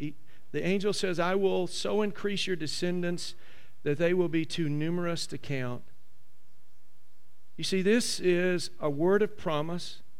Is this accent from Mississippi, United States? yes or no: yes; Mississippi, United States; You know, I have a lot of fond memories growing up in Mississippi, and there were many colorful characters, we might call them, that were a part of my life in this little small country community.